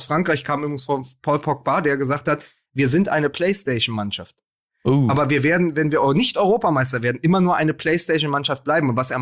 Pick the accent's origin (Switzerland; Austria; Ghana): Austria; wir als Österreicher